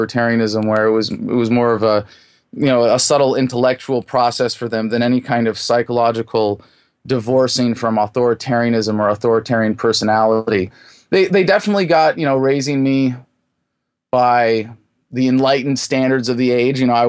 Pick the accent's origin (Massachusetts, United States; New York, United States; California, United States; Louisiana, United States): California, United States; I was born in California in the Bay Area, grew up upper middle class in a nice neighborhood, went to good schools